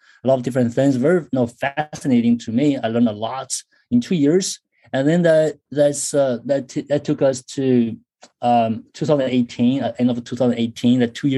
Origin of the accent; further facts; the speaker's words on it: China; moved away as an adult; now in United States; So originally I'm from China. I grew up in China, went to school in China, graduated from college in Shanghai. Then that was about 15 years ago. I applied for schools in the US, got here for my PhD